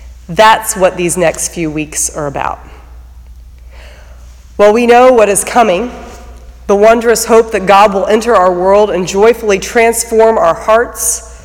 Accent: Midwest, United States; he's seeing everything around him with these fresh eyes that I do not have as a Midwesterner.

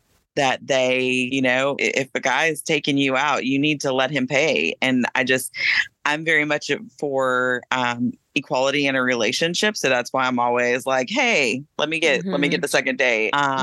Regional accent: the South, United States; although I'm from the South, so I kind of expect him to pay on the first date.

